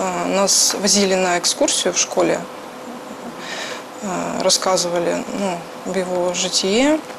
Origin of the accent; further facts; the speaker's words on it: Lodeynoye Pole, Leningrad Oblast, Russia; я вот родом из Лодейного поля, которое рядом с Александро-Свирским монастырем.